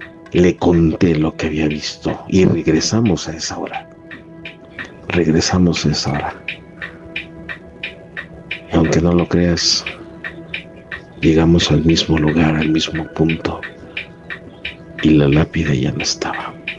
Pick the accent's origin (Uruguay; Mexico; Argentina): Mexico; Acapulco, Guerrero; Yo soy de Acapulco.